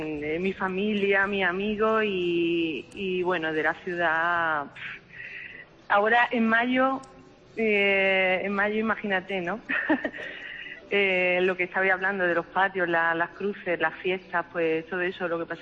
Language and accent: Spanish; Córdoba, Andalusia, Spain; Sí, sí, soy de Córdoba.